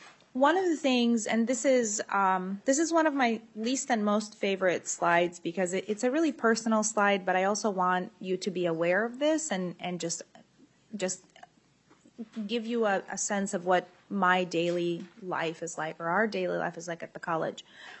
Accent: Los Angeles, California, United States; I grew up in Los Angeles.

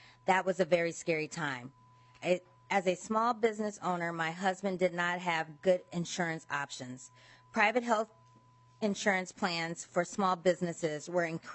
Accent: Austin, Minnesota, United States; Chair Stephenson and members of the committee … I'm from Austin, Minnesota.

